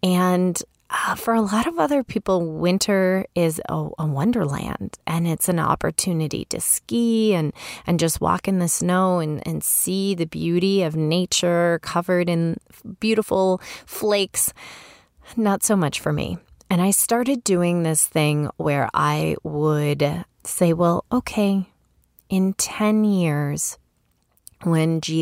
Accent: Chicago, Illinois, United States; also born or lived in Honolulu, United States; I'm from Illinois. Actually, I should back up and say that I was born in Hawaii. My father was stationed in the military there in Honolulu, and I lived there for the first 2.5 years of my life. And then we moved back to Chicago, where my family is from.

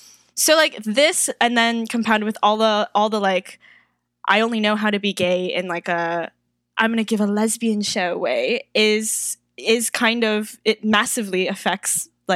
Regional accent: Hong Kong; also born or lived in the West; A, I was raised in the West. And B, I'm like Hong Kong Chinese, not like mainland Chinese.

